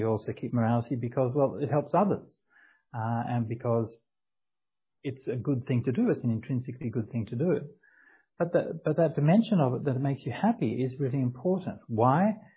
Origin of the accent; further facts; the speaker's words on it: Australia; I was brought up as a Catholic, and I was brought up as an Australian Catholic